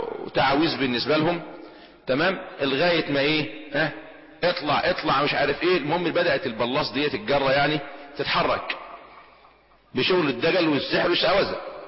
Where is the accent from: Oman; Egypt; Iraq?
Egypt; Upper Egypt; وبالاخص عندنا في الصعيد، انا رأيت هذا الامر بنفسي.